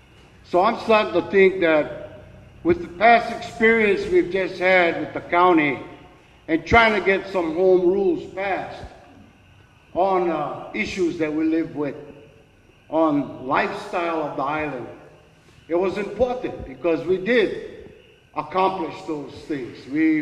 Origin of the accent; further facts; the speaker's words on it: Hawaii, United States; I'm a Hawaiian that lived here with big corporations called Dole Pineapple and Seabrewer Sugar.